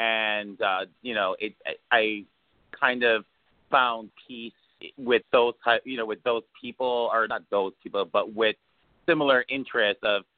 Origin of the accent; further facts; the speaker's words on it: Hawaii, United States; Oh, I was born and raised in Hawaii, Oahu, to be exact.